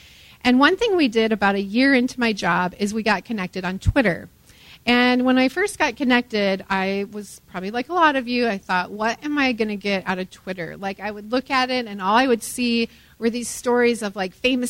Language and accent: English; Shellsburg, Iowa, United States; I am from Iowa. I grew up in eastern Iowa in Shellsburg on a farm surrounded by cornfields.